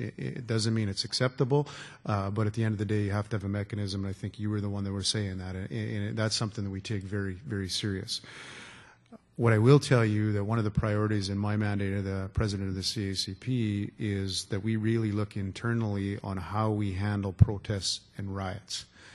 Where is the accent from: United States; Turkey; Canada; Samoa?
Canada; Saskatchewan; I'm from Saskatchewan, so I don't know all the details in relation